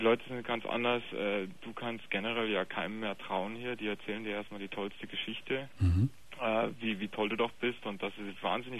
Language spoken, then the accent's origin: German; Munich, Bavaria, Germany; Ich bin Münchner, aber habe auch ein bisschen Sprachwissenschaften studiert und deswegen hört man vielleicht auch den bayerischen Akzent nicht.